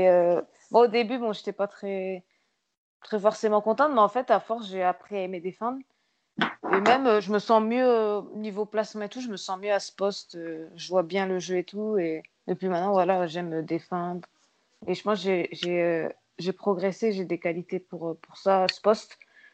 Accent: Montpellier, Occitanie, France; born there; also born or lived in Île-de-France; Même si je suis née à Montpellier, mais en fait je devais rentrer dans la région parisienne, plus par rapport à ma famille.

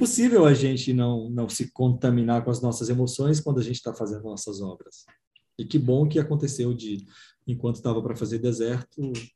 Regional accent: Bahia, Brazil; now in Curitiba, Brazil; Eu sou baiano, mas moro em Curitiba

